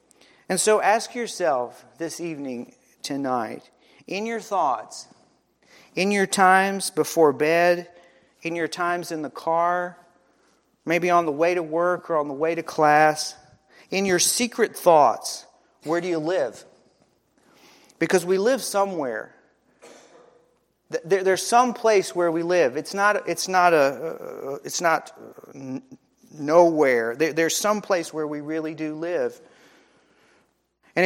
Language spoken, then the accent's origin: English; Graham, North Carolina, United States; Lori and I have been in a lot of different places, and I'll say, "Well, I'm from Graham." Most of the time, they'll look at us with a puzzled face, and so then Lori will chime in, "Well, it's near Burlington."